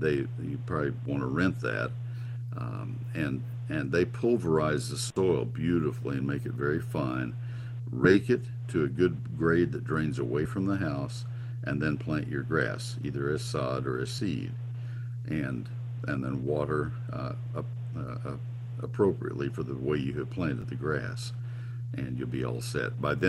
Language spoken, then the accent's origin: English; College Station, Texas, United States; I grew up in College Station, so once again, I am speaking from familiarity.